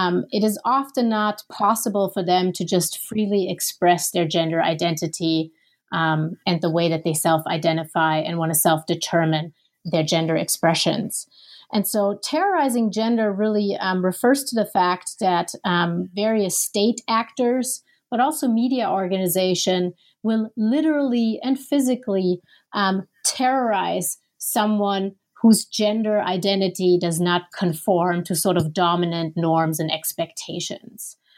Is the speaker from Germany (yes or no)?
yes; Germany; English is a second language; now in United States; I'm originally from Germany. I had been to several other places in the U.S. Before I ended up in Minneapolis in 2011 for the PhD.